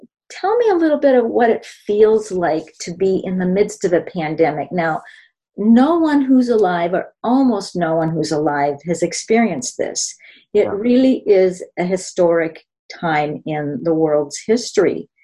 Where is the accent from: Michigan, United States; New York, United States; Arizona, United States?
New York, United States; Like I used to dream about California when I grew up in New York State.